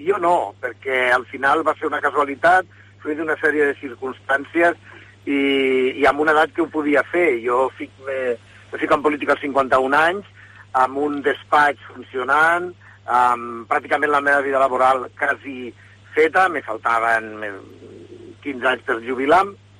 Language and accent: Catalan; Lleida, Catalonia, Spain; born there; Bueno, vaig néixer a Lleida, amb una família d'un senyor mallorquí